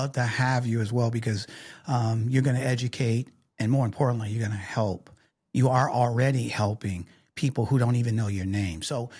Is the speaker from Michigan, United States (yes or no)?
yes; Detroit, Michigan, United States; I'm from Detroit.